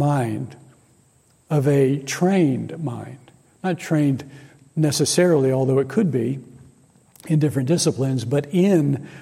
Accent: Atlanta, Georgia, United States; I remember growing up during the Cuban Missile Crisis. And growing up in Atlanta, we were in range

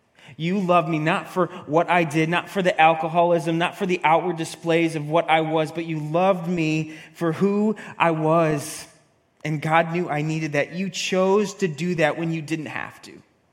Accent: Syracuse, New York, United States; I'm from Northeast America, a.k.a. upstate New York, a.k.a. Syracuse, New York, and not that many of you know where that is.

